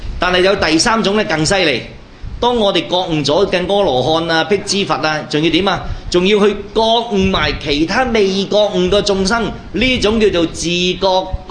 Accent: China; 已經同我哋中國人啊結下咗一個點啊難解難分嘅呢個因緣啊

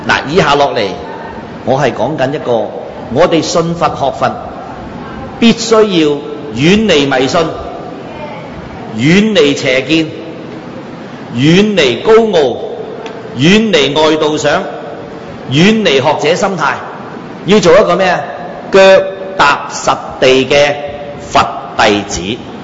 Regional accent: Foshan, Guangdong, China; 佛山市係嘛？我本身佛山人啊嘛

